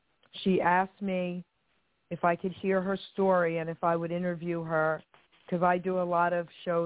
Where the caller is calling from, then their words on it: New Jersey, United States; I'm calling from New Jersey.